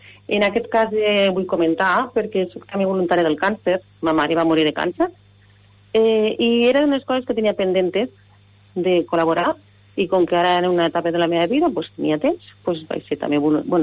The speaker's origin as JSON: {"language": "Catalan", "town": "Lleida", "region": "Catalonia", "country": "Spain", "tie": "born there", "said": "A Lleida. Vaig néixer a Lleida."}